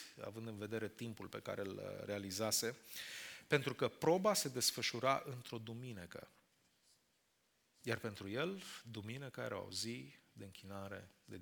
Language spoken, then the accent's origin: Romanian; Romania; noi suntem totuși din România, generația aceea